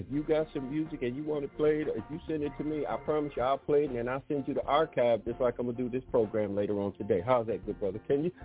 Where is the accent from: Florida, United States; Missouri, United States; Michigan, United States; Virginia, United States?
Michigan, United States; Detroit; Man, I grew up in Detroit, so you don't have to tell me about